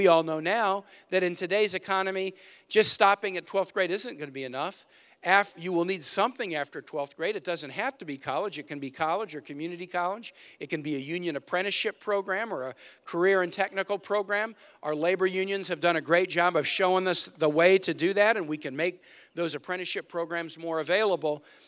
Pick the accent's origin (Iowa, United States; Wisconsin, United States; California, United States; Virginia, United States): Virginia, United States; Here in North Carolina, in my home state of Virginia, climate change isn't a tomorrow issue, it's a today issue.